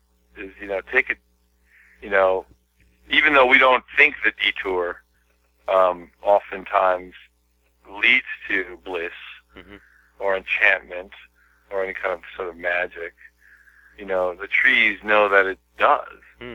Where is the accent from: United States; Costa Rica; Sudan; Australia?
United States; born there; I'm 100% Armenian. I was born in America, but I'm 100% Armenian.